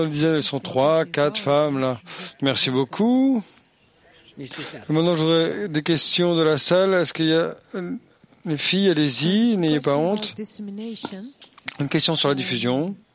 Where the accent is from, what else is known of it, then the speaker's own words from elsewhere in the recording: Netherlands; Moi, je suis d'Europe, je suis de Néerlande, Hollande